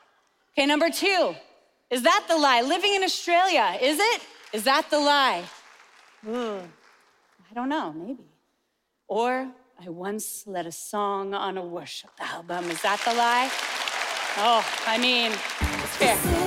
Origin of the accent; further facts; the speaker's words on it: United States; I could have sat the test any time to get dual citizenship and never did. I am only American still.